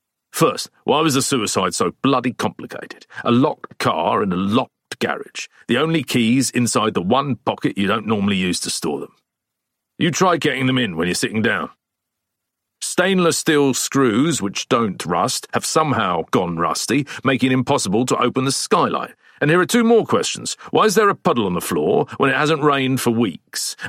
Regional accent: Frinton, East of England, United Kingdom; I was brought up in Frinton, and it was just the same.

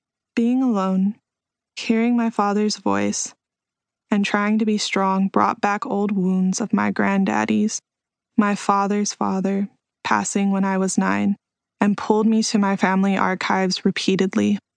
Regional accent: Houston, Texas, United States; I am a contemporary artist and visual activist, born and raised in Houston, Texas.

